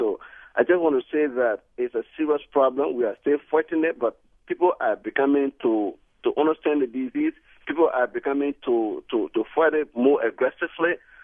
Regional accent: Liberia; now in Madison, United States; I'm from Liberia. Here I study at UW-Madison. I'm from Liberia, and I spent a lot of time in Liberia, too, during the summer.

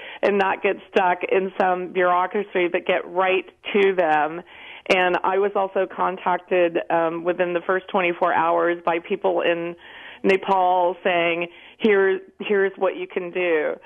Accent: West Virginia, United States; moved away as an adult; You heard me say that I came from West Virginia from very humble circumstances, and I came to San Francisco, to the big city

